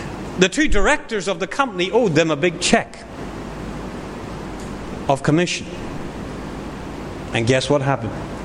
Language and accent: English; United Kingdom; I grew up in the United Kingdom. It used to be said, you know, that an Englishman's word is his bond.